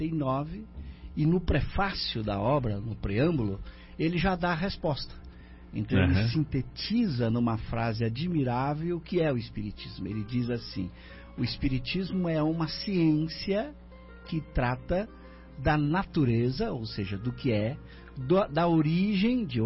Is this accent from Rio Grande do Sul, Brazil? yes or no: no; Três Rios, Rio de Janeiro, Brazil; now in Curitiba, Brazil; Não, na verdade eu sou do estado do Rio de Janeiro.